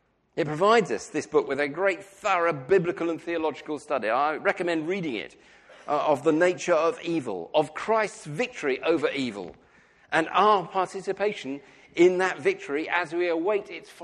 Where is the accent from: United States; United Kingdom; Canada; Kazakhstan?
United Kingdom; Now, I know that we are British, but in some churches, if the preacher stands up and says that, he gets a response.